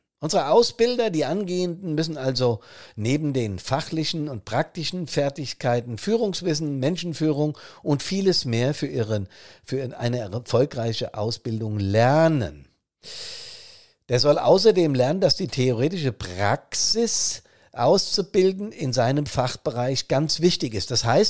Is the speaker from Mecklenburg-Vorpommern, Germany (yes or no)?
no; Hesse, Germany; Hessen, mein Heimatbundesland